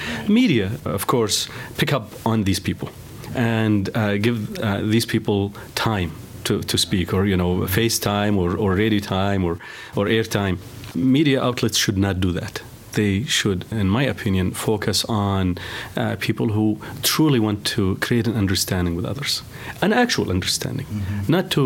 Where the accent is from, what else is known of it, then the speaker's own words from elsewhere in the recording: United States; And I, as an American, I'm proud to hear that.